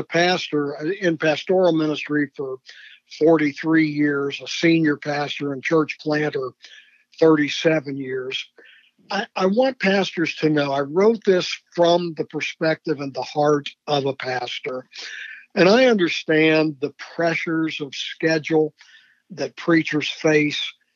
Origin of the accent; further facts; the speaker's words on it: United States; everything that is important to us as believers, as conservative American citizens, is really in jeopardy